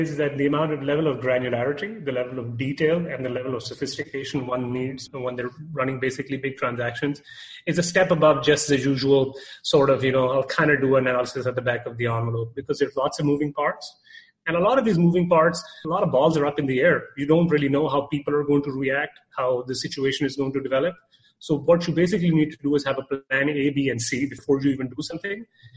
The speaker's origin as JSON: {"language": "English", "country": "Canada", "lives_now": "United States", "said": "because I'm from Canada, so we've got a lot of that. So when I was coming to the U.S. 3 years ago"}